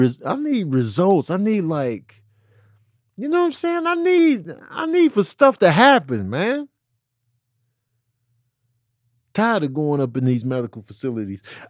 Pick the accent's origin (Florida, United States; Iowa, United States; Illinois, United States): Illinois, United States; Chicago; Like growing up in Chicago, South Side, you know, Chicago's very segregated. So I grew up in a black household. All the kids in my neighborhood were black.